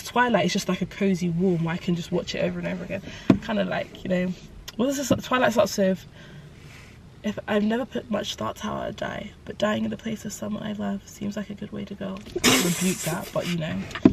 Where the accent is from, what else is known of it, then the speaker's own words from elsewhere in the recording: London, United Kingdom; because obviously we're from London, it rains all the time and it can be very cloudy and gloomy and dreary